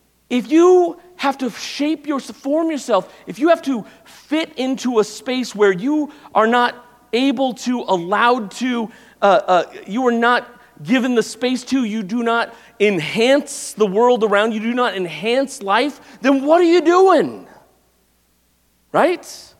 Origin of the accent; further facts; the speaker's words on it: Phoenix, Arizona, United States; I'd never heard of it before, and I grew up in Phoenix